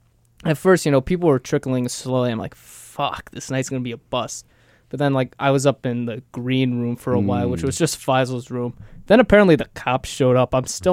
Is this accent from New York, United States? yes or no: yes; New York, United States; I can confidently say, as a New Yorker, the Brooklyn Nets are the worst run organization.